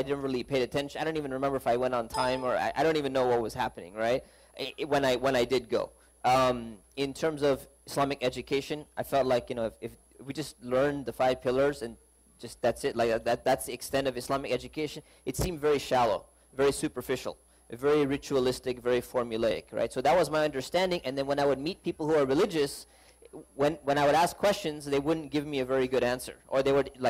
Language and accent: English; Cerritos, California, United States; also born or lived in Tustin; So I grew up here in Cerritos, California, Southern California. I was born and raised. I lived in Cerritos, and then in second grade, I moved to Tustin.